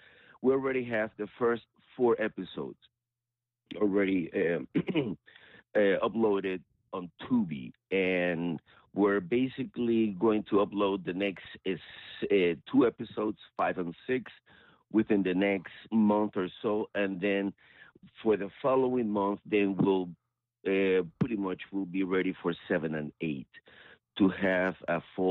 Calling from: Los Angeles, California, United States; Right in between in Sherman Oaks and Studio City.

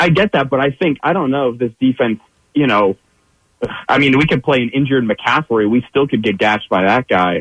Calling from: Cleveland, Ohio, United States; I'm calling from Cleveland. I grew up in the area, you know, a big Birds fan my whole entire life, all Philly sports

